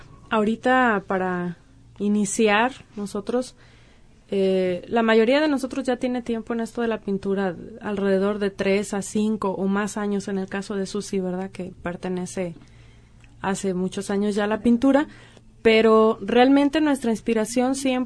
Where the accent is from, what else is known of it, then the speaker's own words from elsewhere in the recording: Autlán, Jalisco, Mexico; somos de Autlán, entonces queremos dar a conocer nuestro municipio.